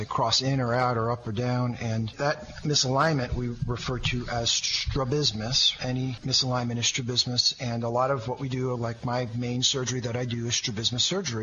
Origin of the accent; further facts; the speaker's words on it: Rancho Mirage, California, United States; is here right in my hometown, which is, you know, in the Southern California Coachella Valley Desert, and we are in Rancho Mirage, California